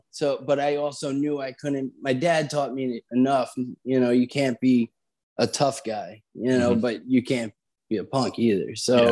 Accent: Union, New Jersey, United States; I grew up in Union, New Jersey, and my dad is

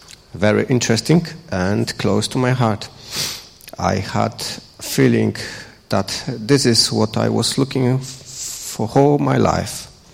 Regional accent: Poland; English is a second language; moved away as an adult; now in -; We came from Poland around 6 years ago. maybe I will start talking more about me, and then I pass to my wife. I live in Poland above 30 years, and I grew up in in the culture dominated by Roman Catholic believers

